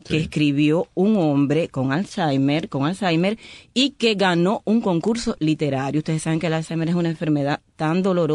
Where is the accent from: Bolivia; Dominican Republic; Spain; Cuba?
Cuba; San Germán, Holguín; Yo soy de Holguín, un municipio que se llama San Germán